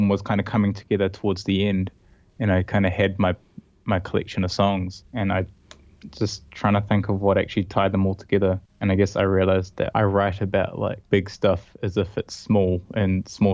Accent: Christchurch, Canterbury, New Zealand; I'm from Christchurch.

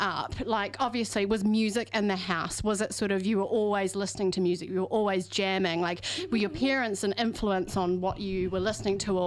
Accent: Greymouth, West Coast, New Zealand; I grew up in Greymouth on the west coast of the South Island, so I absolutely know the buzz.

